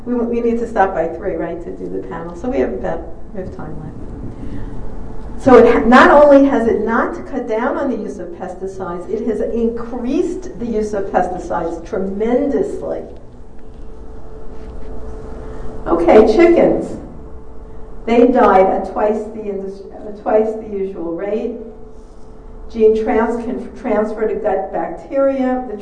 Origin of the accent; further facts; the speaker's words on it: Florida, United States; They're about to release in Florida, my home state, millions of genetically modified mosquitoes.